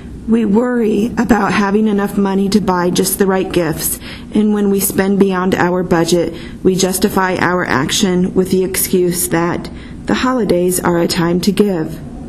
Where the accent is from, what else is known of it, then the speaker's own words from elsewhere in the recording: Indianapolis, Indiana, United States; I'm a Midler student, and my hometown is Indianapolis, Indiana.